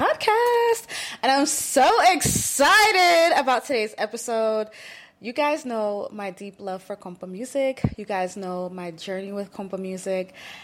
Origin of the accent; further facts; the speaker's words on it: Jamaica; you guys know I'm Jamaican looking